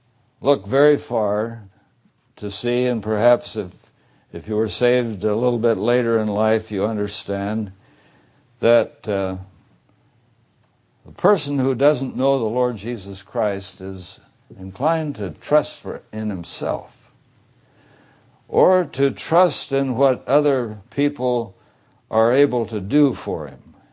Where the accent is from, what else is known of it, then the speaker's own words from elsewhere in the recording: Tacoma, Washington, United States; I know the place very well because I was raised in Tacoma.